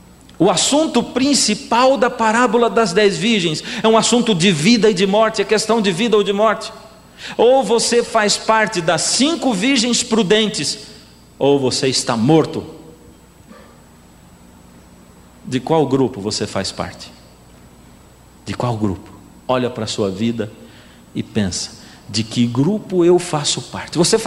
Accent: São Paulo, Brazil; que a gente diz lá na minha terrinha, no interior de São Paulo

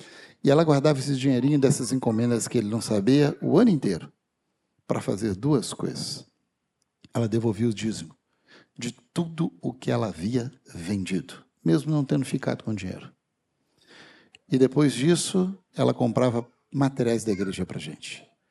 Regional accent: Minas Gerais, Brazil; also born or lived in Rio de Janeiro, Brazil; Pouco depois, resolveram ir para o interior de Minas, onde eu cresci.

